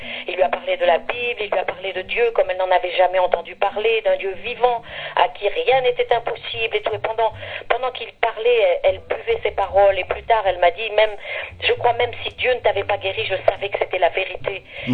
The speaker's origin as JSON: {"language": "French", "town": "Grenoble", "region": "Auvergne-Rhône-Alpes", "country": "France", "tie": "born or raised there", "said": "quelqu'un qui venait d'arriver à Grenoble, puisque je suis native de Grenoble."}